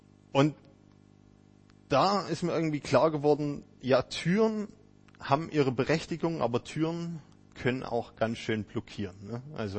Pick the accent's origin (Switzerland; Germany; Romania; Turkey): Germany; Lengenfeld, Saxony; ich komme gar nicht weit von hier weg, also wir sind nicht mal eine Stunde gefahren. Genau, ich komme aus Lengenfeld, das ist im Vogtland